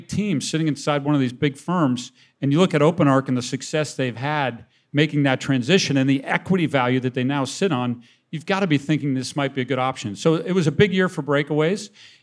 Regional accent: Boston, Massachusetts, United States; And then second, as a Bostonian

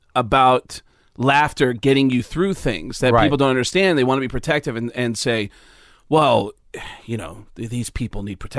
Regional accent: Mount Vernon, New York, United States; I grew up in New York, outside the Bronx in Mount Vernon.

